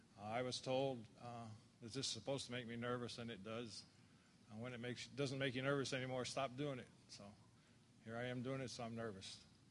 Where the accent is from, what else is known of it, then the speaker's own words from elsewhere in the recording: Vermont, United States; And I grew up in Vermont